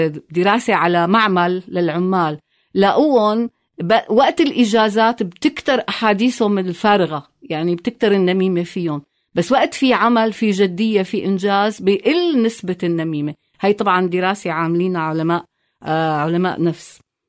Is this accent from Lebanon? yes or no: no; Syria